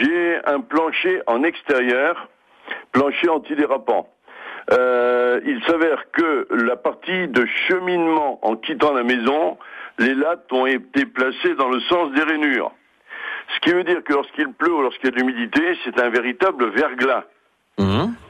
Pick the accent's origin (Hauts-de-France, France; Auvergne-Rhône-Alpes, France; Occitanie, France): Occitanie, France; Lunel; Je suis de Lunel.